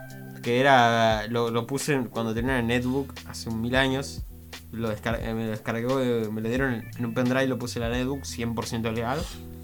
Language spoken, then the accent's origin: Spanish; Argentina; siendo argentinos, nunca ponemos plata en proyectos